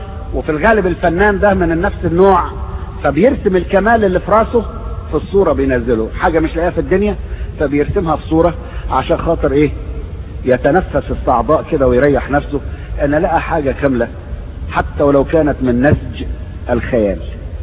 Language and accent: Arabic; Egypt; عندنا في مصر بنسميها السرايا الصفرا